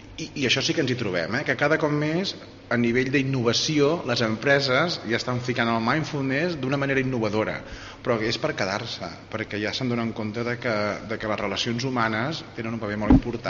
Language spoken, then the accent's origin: Catalan; France; Catalan is a second language; jo personalment com a francès